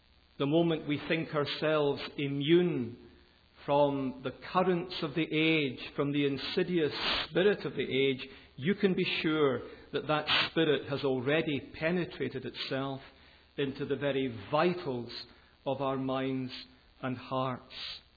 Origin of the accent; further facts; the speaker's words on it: Glasgow, Scotland, United Kingdom; accent: Educated Glasgow; I hope my accent isn't a distraction for some of you who haven't heard it before. It's called Educated Glasgow, in case you're wondering.